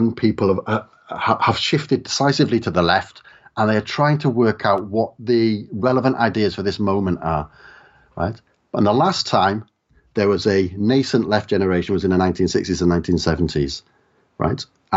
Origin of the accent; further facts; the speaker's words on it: Wales, United Kingdom; you know, I grew up in the South Wales valleys, and like, you know, in the 1930s and 40s